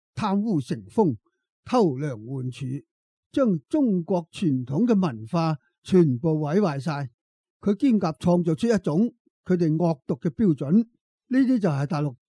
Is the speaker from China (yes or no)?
no; Australia; 嗱，我哋系澳洲人啦